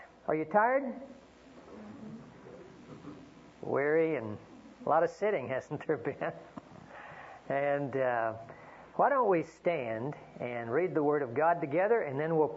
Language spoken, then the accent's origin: English; Oklahoma, United States; also born or lived in Texas; Well, I tell people that I was born in Texas but reared in Oklahoma, and Oklahoma is the Sooner State.